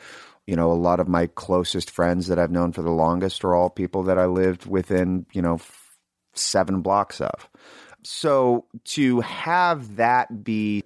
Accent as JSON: {"language": "English", "town": "Sacramento", "region": "California", "country": "United States", "tie": "born or raised there", "said": "I was pretty fortunate because growing up in Sacramento was"}